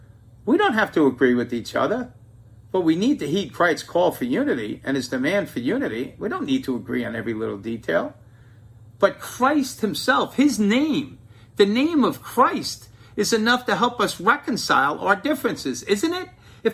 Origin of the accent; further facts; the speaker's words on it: Bronx, New York, United States; Most of you know I come from the Bronx.